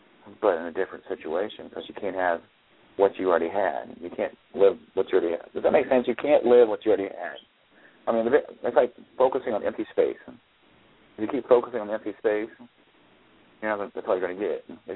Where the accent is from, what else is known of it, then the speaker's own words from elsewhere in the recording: Ohio, United States; No, I'm actually from Ohio, which is the second.